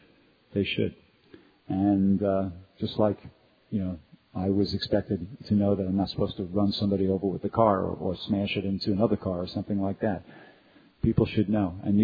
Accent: New York, United States; born or raised there

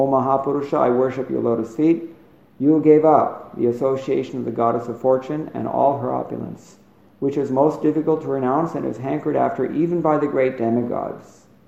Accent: United States; just because I'm from America.

